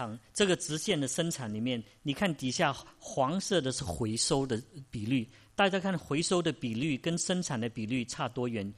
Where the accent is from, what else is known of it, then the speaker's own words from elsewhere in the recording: China; 是我们中国人代表我们首都的地方。